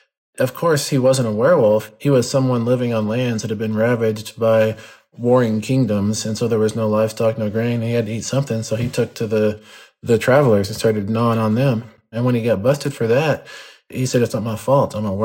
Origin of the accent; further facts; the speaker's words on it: Texas, United States; However, growing up in West Texas without any shade, I knew that being a vampire would be a very short-lived prospect because I would get fried instantly.